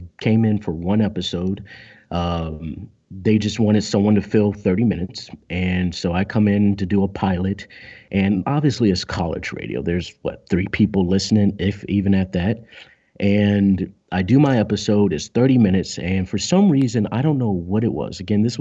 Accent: California, United States; I'm from California. So that's where it all comes from.

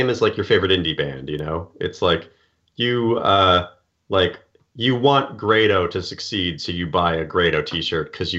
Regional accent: Washington, United States; I'm from Washington State.

